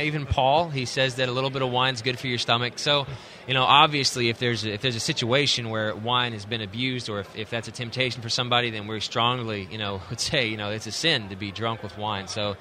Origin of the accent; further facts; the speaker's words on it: Tennessee, United States; From here in Tennessee. I actually live just outside of Nashville and Franklin.